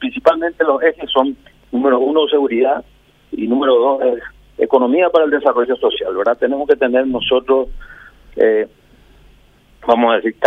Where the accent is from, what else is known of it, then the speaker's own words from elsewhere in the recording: Paraguay; somos paraguayos de bien. Quiero a este país, quiero a su gente.